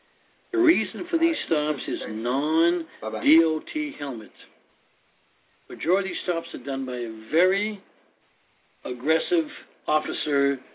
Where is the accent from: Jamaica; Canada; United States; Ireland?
Ireland; Sorry. I'm Irish.